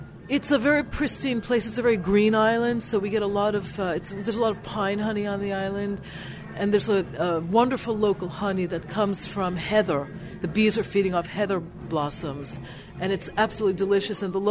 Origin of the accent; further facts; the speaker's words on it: New York, United States; now in Athens, Greece; I grew up in New York. I'm a Greek American, or an American of Greek descent. I moved back to Greece 17 years ago with my husband, who was actually born there.